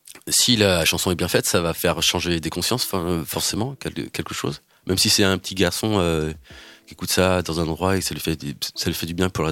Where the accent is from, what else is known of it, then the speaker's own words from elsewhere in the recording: Sare, Nouvelle-Aquitaine, France; moi, j'avais un petit endroit chez moi à Sarre, au Pays Basque.